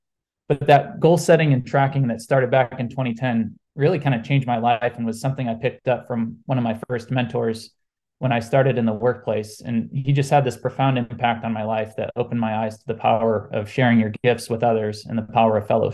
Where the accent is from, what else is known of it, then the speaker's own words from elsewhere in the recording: St. Louis, Missouri, United States; So I was born and raised in St. Louis. I'm the seventh of eight children